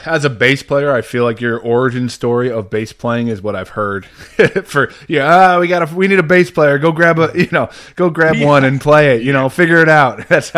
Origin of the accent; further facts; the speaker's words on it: Iowa, United States; Now, did you just black out and hear Missouri instead of me saying I'm from Iowa, or what happened?